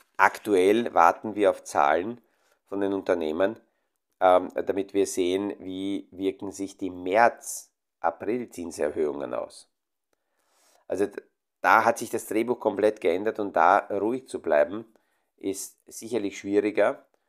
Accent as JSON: {"language": "German", "country": "Romania", "tie": "born or raised there", "moved": "yes", "said": "Ich brauche mich nur an meine Kindheit erinnern in Rumänien, wo die Grenzen zugegangen sind."}